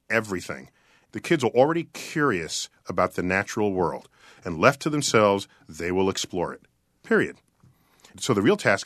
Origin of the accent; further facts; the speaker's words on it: Bronx, New York, United States; born there; And I was born in the Bronx, New York, where I pretty much thought I'd seen all the stars visible. It was about 11 stars at night.